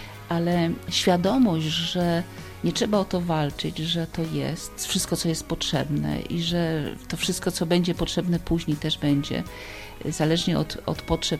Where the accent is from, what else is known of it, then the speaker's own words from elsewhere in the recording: Opole Voivodeship, Poland; born there; gdzieś tam wróciłam do swoich korzeni z tym przyjechaniem do Opola po studiach, ponieważ ja urodziłam się na Opolszczyźnie.